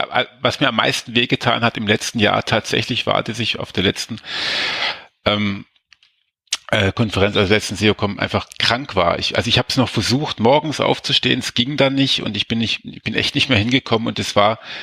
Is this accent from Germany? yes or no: yes; Munich, Bavaria, Germany; Moin aus München. Ich komme ja aus München